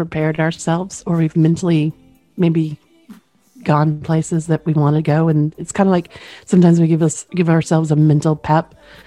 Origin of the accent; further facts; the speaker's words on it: Oklahoma, United States; accent: twang; I'm originally from Oklahoma, so occasionally you'll hear the twang come out.